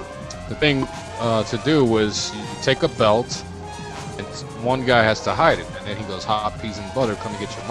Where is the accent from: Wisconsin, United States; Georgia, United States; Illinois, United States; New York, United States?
New York, United States; New York City; since I grew up in the Bronx and we didn't have nice toys like you guys have now.